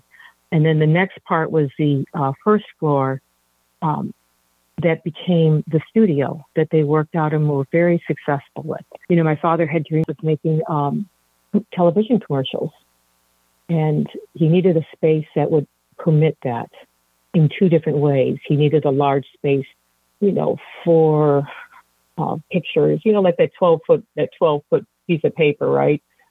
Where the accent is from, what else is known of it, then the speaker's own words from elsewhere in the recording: Chicago, Illinois, United States; I grew up in Chicago. I love Chicago. It's like my hometown.